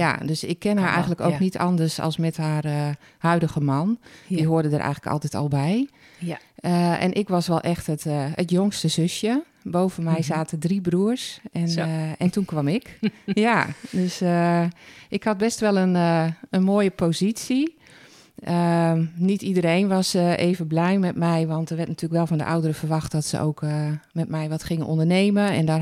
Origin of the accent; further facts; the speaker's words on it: Friesland, Netherlands; also born or lived in Amsterdam; Geboren in Amsterdam ben ik op mijn vierde verhuisd naar Friesland. En daar ben ik ook opgegroeid tot mijn 17e, 18e.